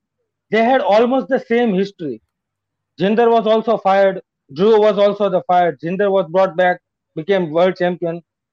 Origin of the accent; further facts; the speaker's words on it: India; I'm from India and I don't feel Khali.